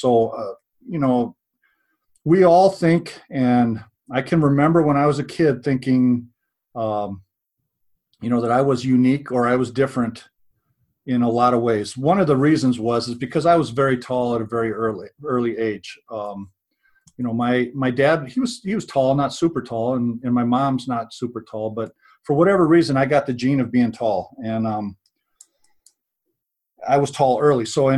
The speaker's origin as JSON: {"language": "English", "region": "North Carolina", "country": "United States", "tie": "born there", "said": "I was born in North Carolina. My dad was playing football at Duke."}